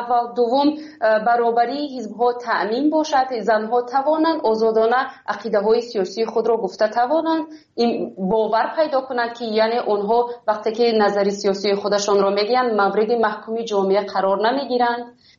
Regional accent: Tajikistan; moved away; من علاکه 4 سال میشود که بیرون از تاجیکستان هستم

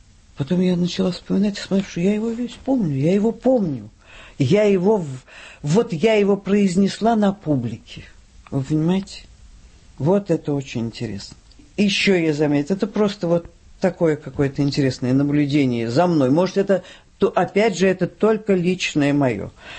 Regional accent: Saint Petersburg, Russia; Родилась я в Ленинграде и, в общем, прожила всю жизнь в Ленинграде, за исключением 3 лет войны

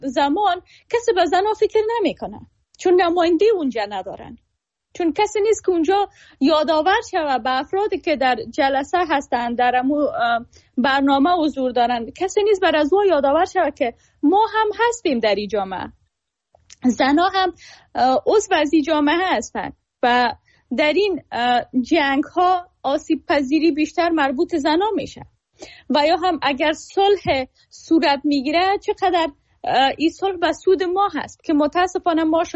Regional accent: Afghanistan; سالها در افغانستان جنگ بوده، ما در جنگ متولد شدیم، در نسبتاً کشوری که آرامش نسبی داشت بزرگ شدیم،

